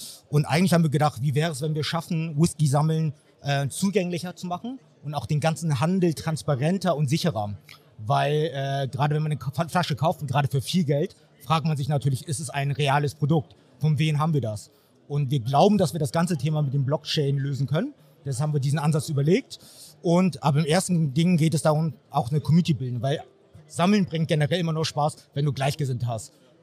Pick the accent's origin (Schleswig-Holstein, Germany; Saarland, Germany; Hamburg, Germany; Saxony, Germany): Hamburg, Germany; bin aus Hamburg